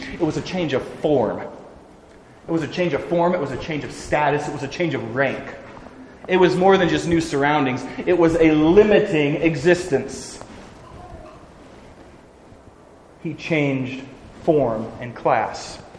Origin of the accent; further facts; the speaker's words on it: Chester, Montana, United States; born there; I was born in Chester, Montana. Enough said.